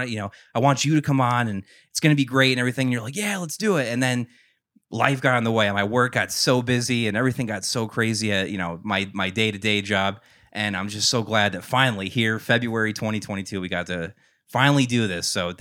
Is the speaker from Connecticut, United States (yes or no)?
yes; Newtown, Connecticut, United States; now in Danbury, United States; You know, my hometown of Newtown is right up the street. It's great. I love it. And like I said, I was so bummed I moved to Danbury recently.